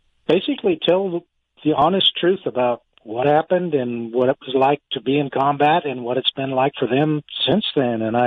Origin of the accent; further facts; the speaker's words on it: Casa Grande, Arizona, United States; So, I'm from your neck of the woods. I was raised in Casa Grande.